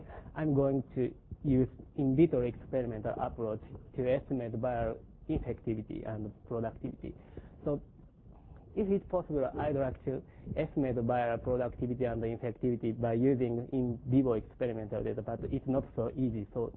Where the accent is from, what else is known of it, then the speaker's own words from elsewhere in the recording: Japan; English is a second language; I'm from Japan.